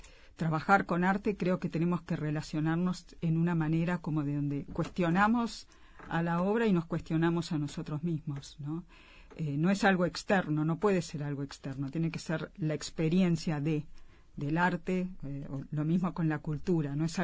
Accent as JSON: {"language": "Spanish", "region": "Montevideo", "country": "Uruguay", "also_born_or_lived": "Brussels", "moved": "yes", "lives_now": "Rio de Janeiro, Brazil", "said": "Sí, viví unos años en Bruselas y después en Río de Janeiro, donde volví en 2018."}